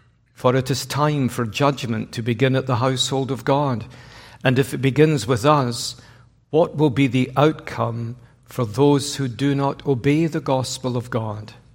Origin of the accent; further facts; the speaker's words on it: Glasgow, Scotland, United Kingdom; accent: Glasgow; asked his mother if I was from China, which I thought was a little harsh on my semi-mellifluous, educated Glasgow accent.